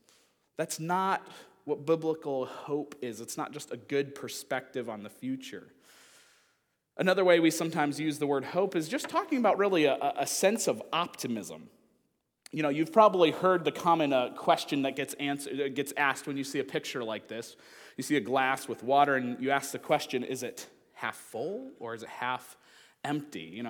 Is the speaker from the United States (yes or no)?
yes; Michigan, United States; I have a friend of mine that was one of the teachers at the church I grew up in Michigan